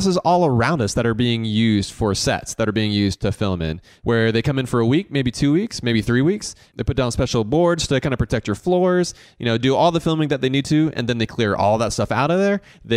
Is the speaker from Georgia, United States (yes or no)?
yes; Augusta, Georgia, United States; Growing up in Augusta, we didn't have spring break. Instead, it was just called Masters Week because that's when spring break was.